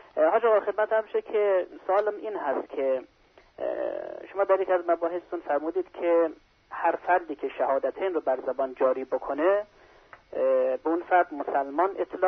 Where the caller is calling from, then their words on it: Mashhad, Razavi Khorasan, Iran; بله ما از مشهد هستم.